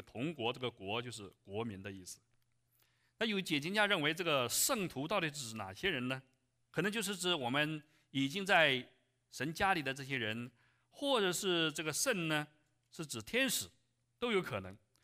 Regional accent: China; born there; 对于我一个出生在中国农村的人来讲，我小时候没有听过什么基督教，

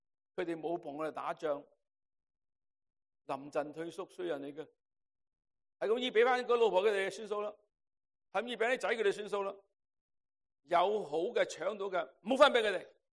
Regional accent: United States; now in Canada; 我系美国人嘅现眼报啦。

